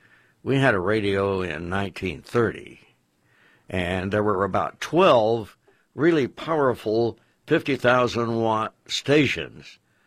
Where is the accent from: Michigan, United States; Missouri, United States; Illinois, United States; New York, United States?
Illinois, United States; Carterville; came down to my little hometown in the southern tip of Illinois and built the second radio in my hometown of Carterville, Illinois